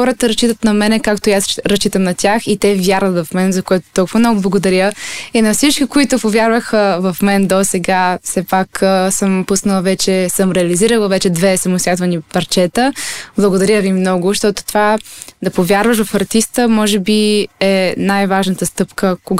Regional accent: Plovdiv, Plovdiv Province, Bulgaria; now in Sofia, Bulgaria; Когато дойдох в София, тъй като аз съм от Пловдив

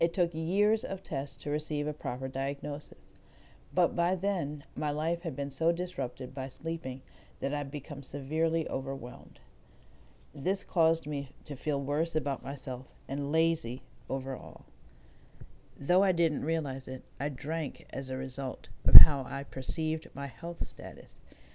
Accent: Washington, District of Columbia, United States; I'm an African-American Muslim woman, and I grew up in the Washington, D.C. area.

